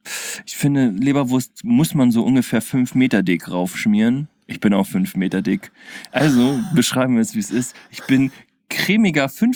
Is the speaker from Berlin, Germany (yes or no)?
yes; Berlin, Germany; Da will ich als Berliner gleich auflegen.